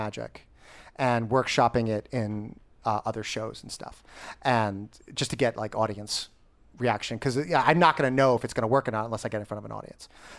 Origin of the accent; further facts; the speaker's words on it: New York, United States; Well, you know, I'm here from New York.